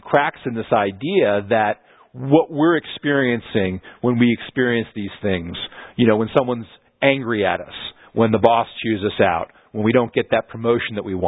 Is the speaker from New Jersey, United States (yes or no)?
yes; New Jersey, United States; now in Florida, United States; I grew up in New Jersey. I have a lot of relatives up there.